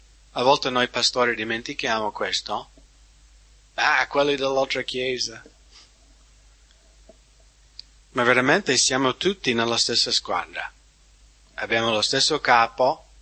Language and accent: Italian; United States; Io sono americano